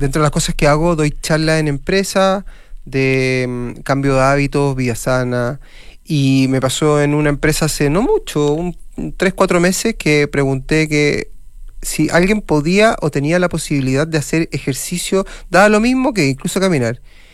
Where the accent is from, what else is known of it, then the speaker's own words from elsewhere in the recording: Santiago, Santiago Metropolitan Region, Chile; los que somos santiaguinos tenemos condiciones muy favorables para hacer deporte